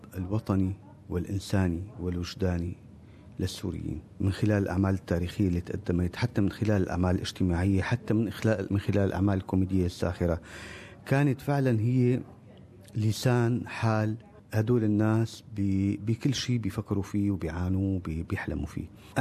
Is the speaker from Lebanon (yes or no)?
no; Syria; نحن كلياتنا كسوريين عنا هذا حالة الحنين الوجداني لسوريا